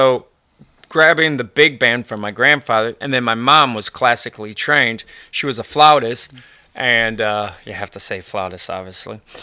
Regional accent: Cleveland, Ohio, United States; I'm originally from Cleveland, so I'm very familiar with the snow blower.

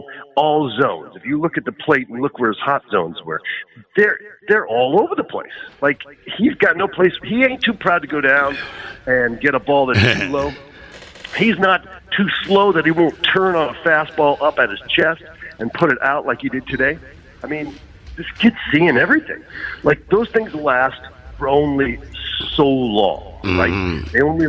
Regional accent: San Diego, California, United States; You know, I grew up in San Diego, but moved back here about 2005.

